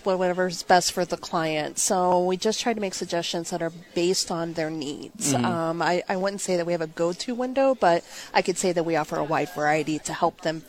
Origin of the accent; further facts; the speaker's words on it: Ohio, United States; now in Michigan, United States; And then I moved back into Michigan. I'm actually originally from Ohio.